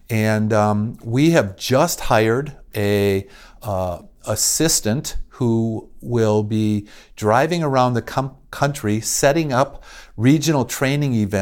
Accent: Minnesota, United States; born there; Yeah, I was born in Minnesota, spent most of my life here.

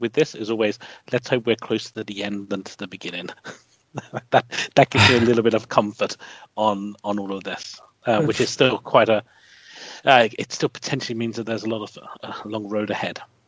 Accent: London, United Kingdom; from London.

